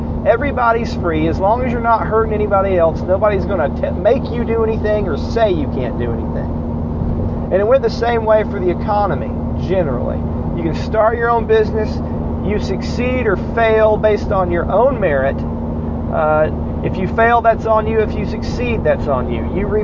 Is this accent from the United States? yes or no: yes; United States; I decided I want a pizza. I'm from America. I'm going to get my pizza. God bless America.